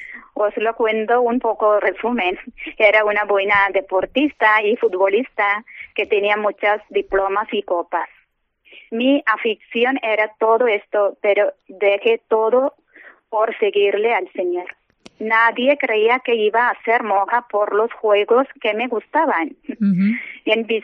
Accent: India; Spanish is a second language; now in Segovia, Spain; Soy de la India, ya me lo has dicho. Llevo 27 años en esta comunidad y en la diócesis de Segovia, por supuesto.

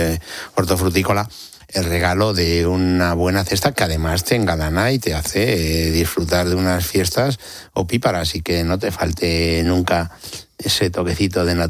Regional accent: Villaconejos, Community of Madrid, Spain; born there; Como bien dices, yo soy nacido en Villaconejos

